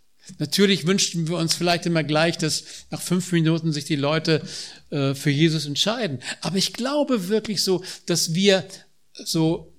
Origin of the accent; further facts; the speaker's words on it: Braunschweig, Lower Saxony, Germany; sie kamen aus der gleichen Ecke, wo ich aufgewachsen bin, aus dem Raum Braunschweig